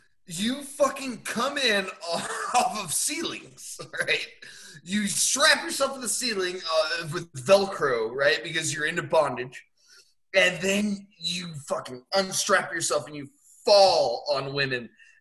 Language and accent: English; Ireland; That's racist, man. I'm Irish.